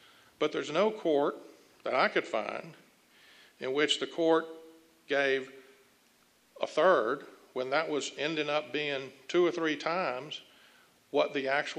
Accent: Louisiana, United States; Maybe it's Rivet. I'm from North Louisiana.

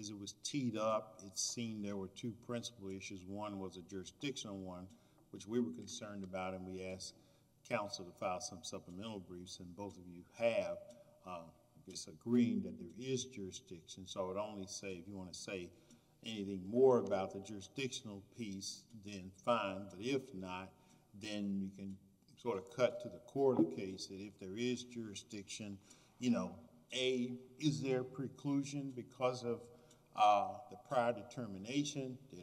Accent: Louisiana, United States; and I'm from Louisiana. So we have the circuit covered by the three states.

